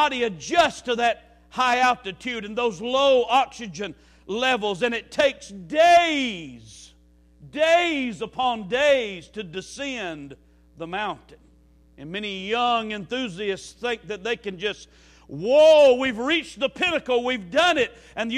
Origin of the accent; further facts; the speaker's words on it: Alabama, United States; Now, I know what you're thinking. I'm from Alabama.